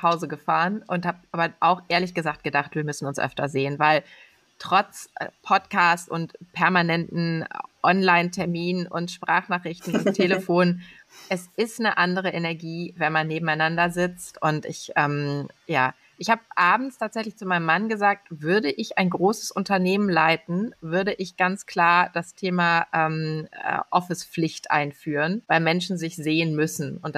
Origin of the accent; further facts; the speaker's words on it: Northern Germany, Germany; wenn ich jetzt anfange, hier als Norddeutsche adäquat zu antworten.